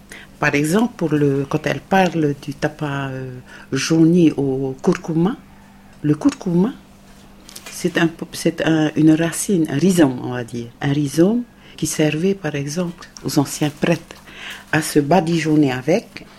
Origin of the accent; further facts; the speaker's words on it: Omoa, Marquesas Islands, French Polynesia; Et donc, je suis native de Omoa, qui est la grande vallée de Fatuhiva. Et je fais partie de la tribu des Anainoa.